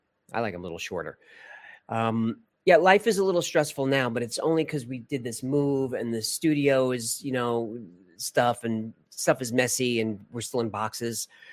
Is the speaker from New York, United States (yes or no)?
yes; New York, United States; And what's worse is I'm from New York. So New Yorkers don't even know there's another country around them